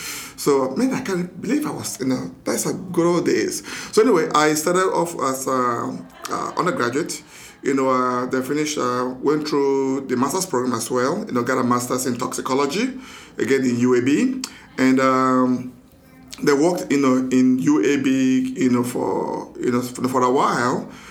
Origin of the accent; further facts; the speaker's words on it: Nigeria; now in United States; So originally, I'm from Nigeria, and I've been in the country now since 1992